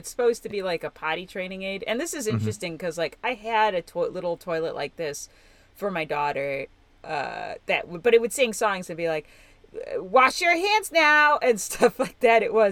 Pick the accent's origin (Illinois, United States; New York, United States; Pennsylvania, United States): Illinois, United States; Elmhurst; Oh, yeah, I'm from Elmhurst.